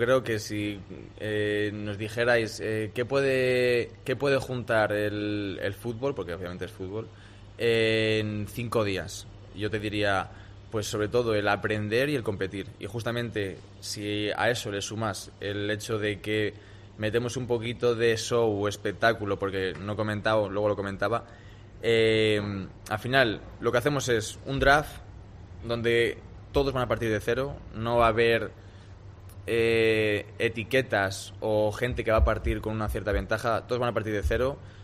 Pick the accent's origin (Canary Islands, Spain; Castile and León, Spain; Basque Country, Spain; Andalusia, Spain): Castile and León, Spain; Valladolid; sin descuidar mi tierra, que al final es Valladolid